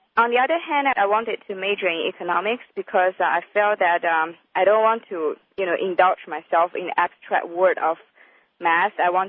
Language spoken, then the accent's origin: English; Nanjing, Jiangsu, China; also born or lived in Singapore; now in United States; I'm from Nanjing, China, which is in the province of Jiangsu. That is about 2.5 hours away from Shanghai. Before I came to the States, I went to Singapore.